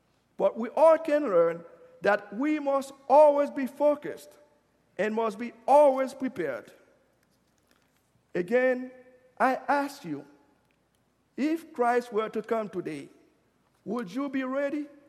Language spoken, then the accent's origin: English; Haiti; I used to play soccer when I was growing up in Haiti.